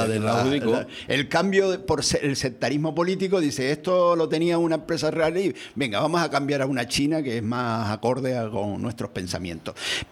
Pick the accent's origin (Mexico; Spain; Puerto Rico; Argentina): Spain; Canary Islands; nosotros como canarios